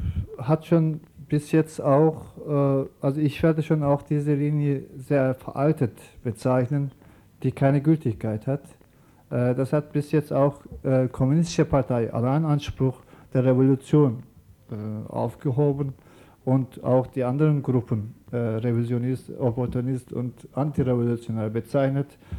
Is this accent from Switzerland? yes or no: no; Turkey; German is a second language; Also allein Schwierigkeiten, sofern wir kommen aus der Türkei.